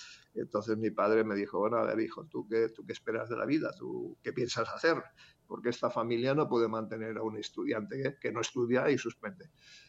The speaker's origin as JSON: {"language": "Spanish", "town": "Barcelona", "region": "Catalonia", "country": "Spain", "tie": "born or raised there", "lives_now": "Madrid, Spain", "said": "Sí, aunque ahora resido en Madrid. Yo nací en Barcelona y mi infancia la pasé en un barrio que en esa época era bastante conflictivo, ahora aún lo es, que es el Raval."}